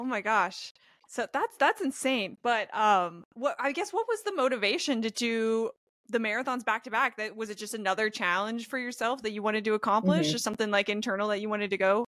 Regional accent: West Coast, United States; now in North Carolina, United States; I'm from the West Coast, but I moved to North Carolina a couple of years ago

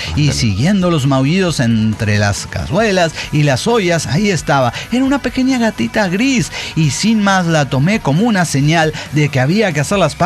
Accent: Matamoros, Tamaulipas, Mexico; now in Guadalajara, Mexico; Les vengo a comentar que yo también soy de Matamoros, Tamaulipas.

